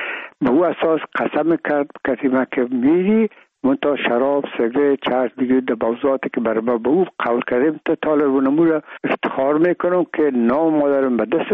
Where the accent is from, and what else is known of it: Afghanistan